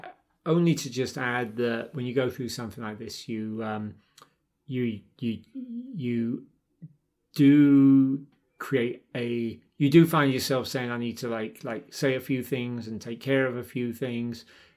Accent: London, United Kingdom; My old band growing up in London.

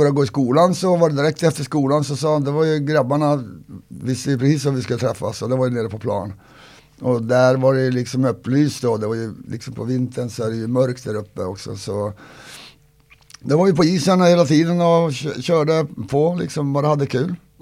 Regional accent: Kiruna, Norrbotten County, Sweden; born there; är väldigt stolt att jag är same, det är helt klart. Och jag är född uppe där och varit mycket nu. Jag är född i Kiruna

